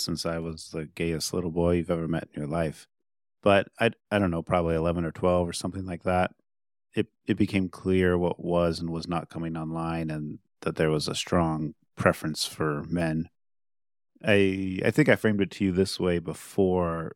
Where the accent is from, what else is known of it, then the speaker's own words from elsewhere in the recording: Minnesota, United States; Yeah, so I'm from the Midwest, from the Twin Cities area broadly.